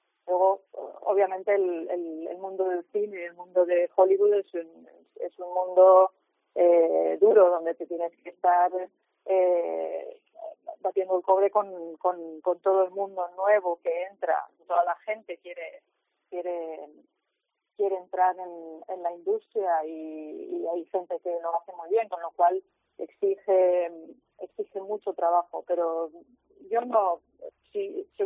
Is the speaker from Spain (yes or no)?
yes; Spain; a mí me encantaría trabajar en España, en mi país